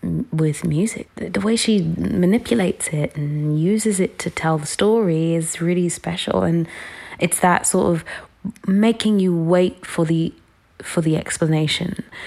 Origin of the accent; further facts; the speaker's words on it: London, United Kingdom; So, one of the churches when we moved to East London from South London, and, that church had a choir.